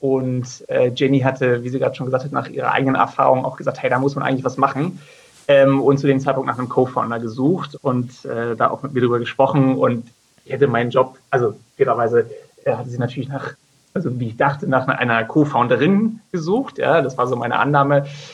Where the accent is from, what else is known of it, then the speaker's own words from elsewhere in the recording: Berlin, Germany; Ich bin 32, ich komme aus Berlin.